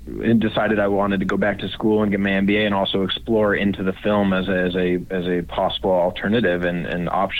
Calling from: Beverly Hills, California, United States; I'm calling you from our little office over in Beverly Hills that we have set up for the next couple months.

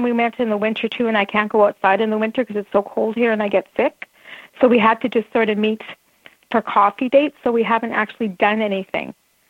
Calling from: Alberta, Canada; I'm calling from Northern Alberta, Canada

